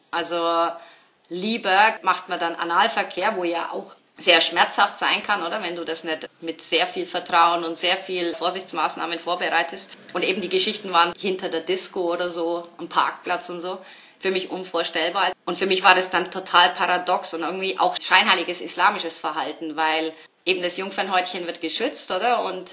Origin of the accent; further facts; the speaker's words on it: Bavaria, Germany; ich bin ja aus Bayern